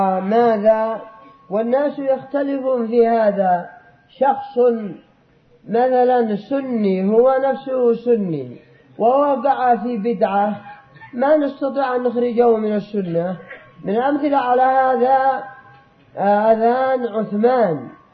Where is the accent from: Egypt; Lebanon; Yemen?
Yemen; أقرب شاهد لهذا أن الشيعة والصوفية عندنا باليمن